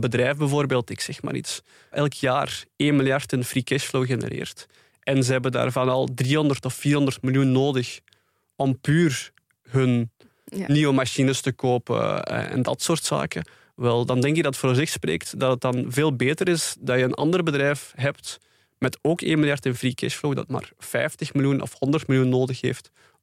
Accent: Flanders, Belgium; Wel echt ik ben persoonlijk van de Kempen in België. Daar wordt soms mee gelachen.

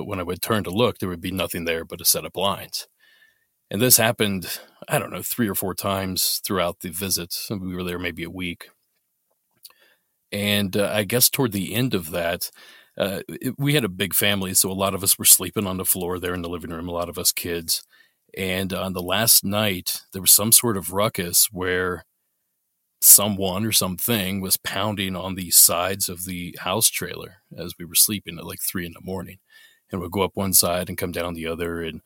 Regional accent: Ohio, United States; I'm from Southeast Ohio where it's very mountainous. We're technically from Appalachia.

